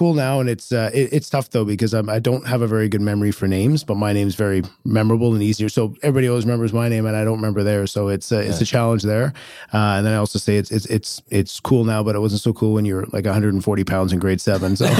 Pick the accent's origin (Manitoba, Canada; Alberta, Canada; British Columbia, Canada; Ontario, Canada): British Columbia, Canada; Richmond; now in Kelowna, Canada; I grew up in Richmond, moved out to Kelowna in 07